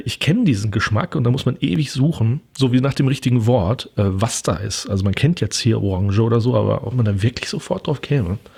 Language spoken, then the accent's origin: German; North Rhine-Westphalia, Germany; ist ja aus Sauerland, ne? Da komme ich ja her, aus der Nähe.